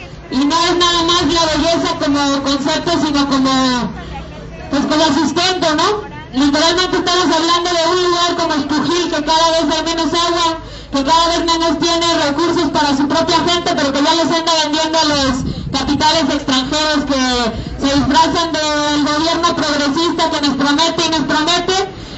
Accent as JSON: {"language": "Spanish", "region": "Quintana Roo", "country": "Mexico", "said": "Nosotras venimos del norte de Quintana Roo, donde se construye el tramo 5 del mal llamado Tren Maya"}